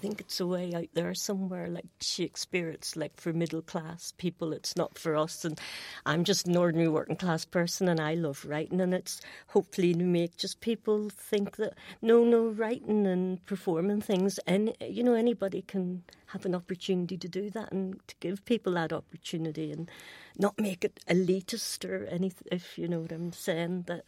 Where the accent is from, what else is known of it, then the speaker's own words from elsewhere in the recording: Belfast, Northern Ireland, United Kingdom; coming from Belfast, you know, I'm told I'm British, and then, of course, I feel I'm Irish